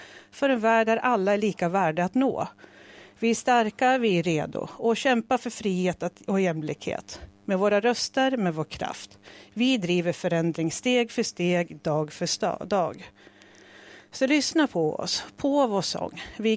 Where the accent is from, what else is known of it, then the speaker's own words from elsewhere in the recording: Gävle, Gävleborg County, Sweden; also born or lived in Stockholm; så flyttade vi till Gävle. Det var kampens stad vid den tiden på 70-talet. Vi flyttade till Gävle, till Sätra, till den vita staden, och där började vårt liv.